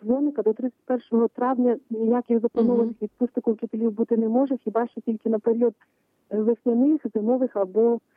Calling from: Zhytomyr Oblast, Ukraine; я з Житомирської області.

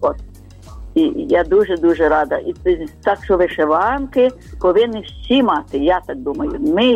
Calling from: Krasne, Lviv Oblast, Ukraine; то я з Львівської області, селище Красне.

